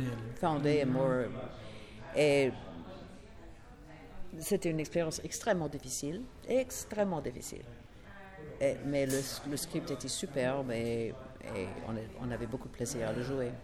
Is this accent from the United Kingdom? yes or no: yes; England, United Kingdom; French is a second language; Oui, comme tout le monde. Toutes les petites anglaises je suis partie de l'école sans parler français. Je ne parlais pas français.